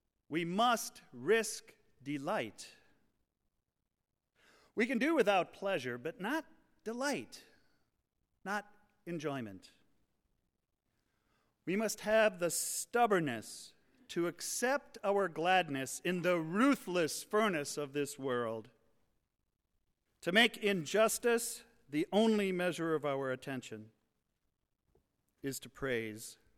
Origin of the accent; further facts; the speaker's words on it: Philadelphia, Pennsylvania, United States; You know, I come from Philadelphia. I lived in Philadelphia for 18 years, taught at the Lutheran Seminary, still do.